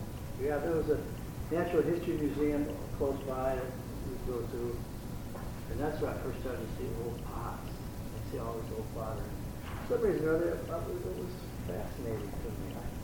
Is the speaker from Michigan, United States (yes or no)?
yes; Lansing, Michigan, United States; Well, I was born in 1950 in Lansing, Michigan.